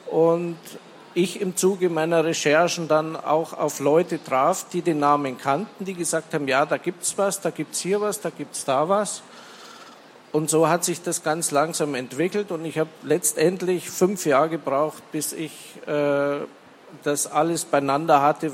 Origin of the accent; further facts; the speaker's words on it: Munich, Bavaria, Germany; nachdem ich als Münchner die ganze Geschichte des Monumentaltheaters von München kenne